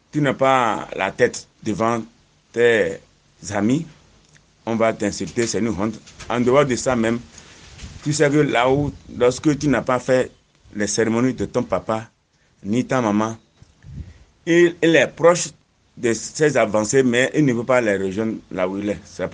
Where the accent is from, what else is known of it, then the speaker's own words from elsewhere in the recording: Ouaké, Donga, Benin; Je suis béninois, département de la Donga, commune de Waké, arrondissement de Tchalanga, et en même temps chef du village de Majatone.